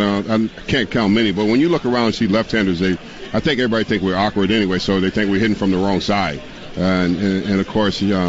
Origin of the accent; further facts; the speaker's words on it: California, United States; I come from Southern California, and I know about big cities